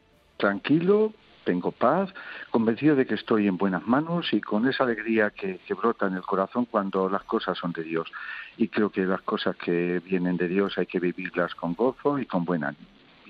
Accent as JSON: {"language": "Spanish", "town": "Villanueva de Alcaudete", "region": "Castilla-La Mancha", "country": "Spain", "tie": "born or raised there", "said": "mi pueblo, es el patrono, San Jorge, Villanueva de Alcaldete"}